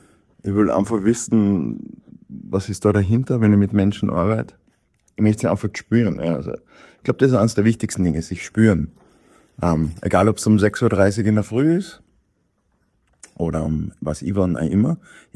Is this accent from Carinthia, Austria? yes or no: yes; Carinthia, Austria; accent: Carinthian; da mein Kärntner Dialekt für die meisten schwer zu verstehen zu scheinen sein. Anyway, es ist einfach authentisch, wenn ich Kärntnerisch spreche.